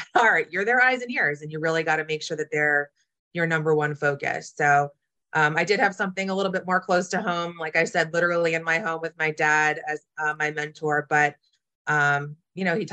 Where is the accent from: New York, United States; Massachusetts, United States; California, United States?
Massachusetts, United States; Boston; now in Philadelphia, United States; So I was raised in Boston, ended up back in Philly.